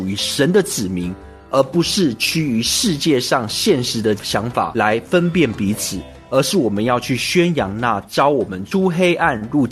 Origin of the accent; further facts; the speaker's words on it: Taiwan; accent: Taiwanese; 但是我很感谢的是，即使我是台湾口音啊